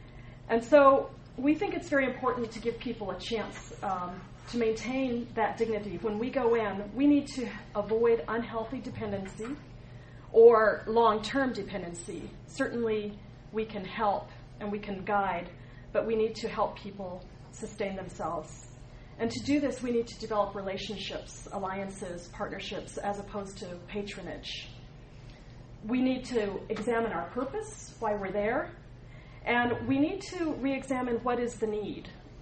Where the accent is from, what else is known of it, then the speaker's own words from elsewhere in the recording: Sacramento, California, United States; I know some of you, and I'm from Sacramento, California.